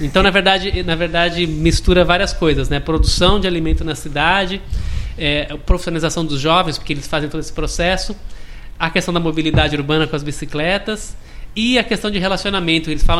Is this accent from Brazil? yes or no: yes; Santos, São Paulo, Brazil; da gente se conhecer enquanto santista, né, da gente que mora aqui do lado de cá dos morros